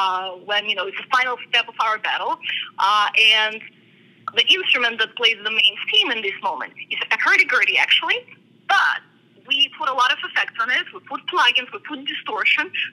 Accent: Russia; English is a second language; Me growing up in Russia, I've been, you know, for my whole life exposed to this great Russian classical education.

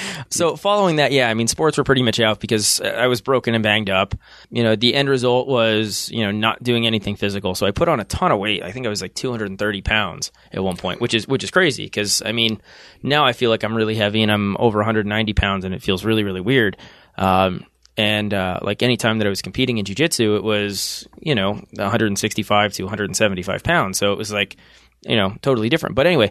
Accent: Swoyersville, Pennsylvania, United States; I grew up in a small town called Sawyersville, and it's just across the river from Wilkes-Barre. It's a tiny little dot on the map. There's probably like 6,000 people that live there.

